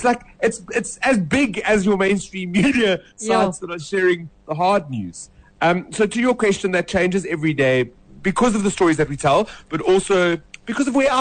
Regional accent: Johannesburg, Gauteng, South Africa; Yeah, look, I grew up in the south of Johannesburg. I've always been a Joburg boy. Obviously, I love all parts of South Africa.

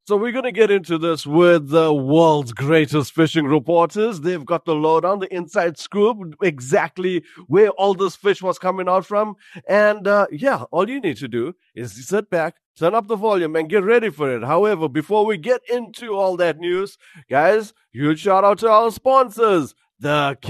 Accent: Durban, KwaZulu-Natal, South Africa; Let's kick off the show right here in my hometown, Durban

